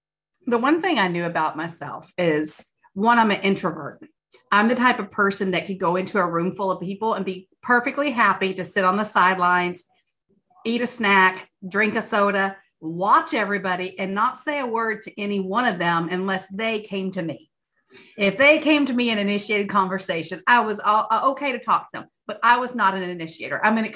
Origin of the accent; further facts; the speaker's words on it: Kentucky, United States; moved away; Oh, I'm a transplant. I'm originally from Kentucky.